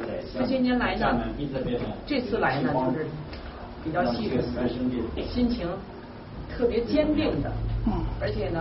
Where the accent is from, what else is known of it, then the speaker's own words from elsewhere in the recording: Beijing, China; 我来自北京。